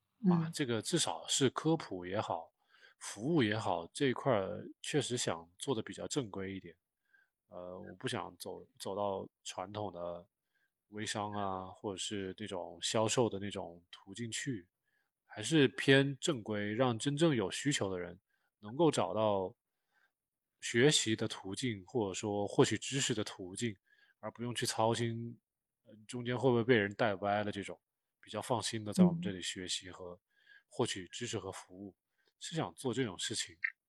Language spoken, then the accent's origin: Chinese; Wuhan, Hubei, China; 我记得我小时候在武汉在内陆